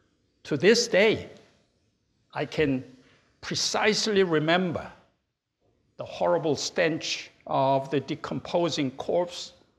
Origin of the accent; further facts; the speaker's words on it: South Korea; 64 years ago, an armed conflict broke out in my home country, Korea. I was 9 years old boy at that time, too young to be mobilized, but old enough to realize the horrors of the war.